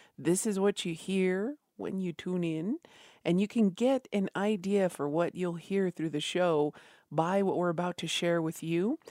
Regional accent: Isleta Pueblo, New Mexico, United States; from Isleta Pueblo

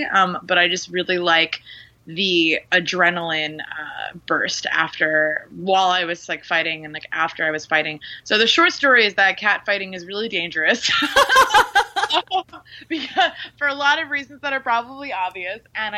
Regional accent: New Jersey, United States; also born or lived in Baltimore; I was living in Baltimore City. I'm from New Jersey originally.

